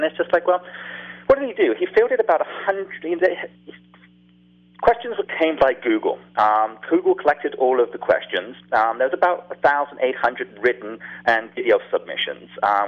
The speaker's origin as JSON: {"language": "English", "country": "United Kingdom", "said": "I'm British, and that's why I speak funny, and nobody can probably understand me on the radio."}